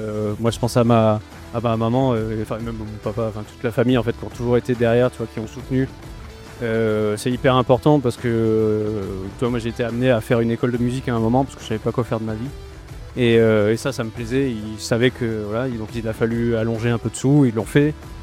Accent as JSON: {"language": "French", "region": "Nouvelle-Aquitaine", "country": "France", "said": "moi je suis originaire de Charente"}